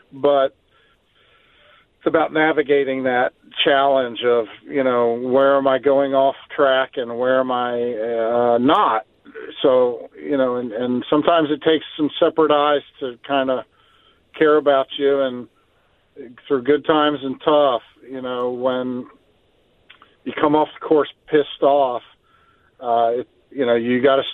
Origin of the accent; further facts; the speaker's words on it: Beltsville, Maryland, United States; listen, I grew up in Beltsville, Maryland. I grew up in Calverton, in your area, you know, all around there. That's where my roots are.